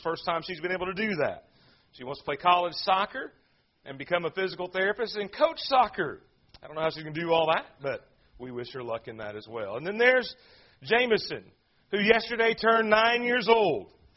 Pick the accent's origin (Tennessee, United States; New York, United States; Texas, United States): Tennessee, United States; Murfreesboro; I grew up in Murfreesboro till I was of the age of 13, and we moved away to East Tennessee.